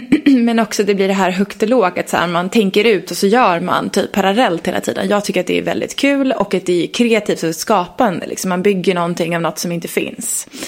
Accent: Leksand, Dalarna County, Sweden; jag är från Leksand som sagt. Jag är 38 år gammal.

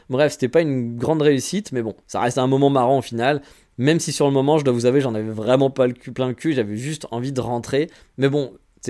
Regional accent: France; je suis français

